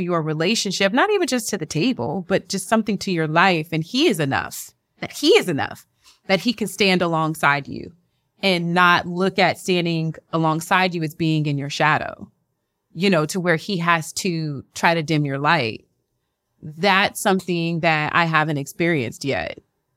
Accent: Lake Charles, Louisiana, United States; I'm from Lake Charles, Louisiana.

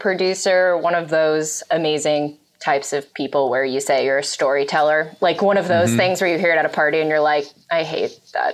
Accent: Van Nuys, California, United States; I grew up in Van Nuys, Valley Pride forever.

